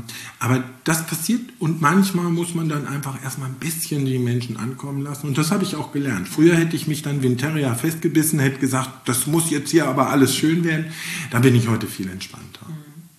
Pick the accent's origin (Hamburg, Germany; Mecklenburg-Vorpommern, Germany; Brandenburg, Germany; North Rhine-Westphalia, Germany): Mecklenburg-Vorpommern, Germany; Wir sind Mecklenburger, wir reden nicht so viel.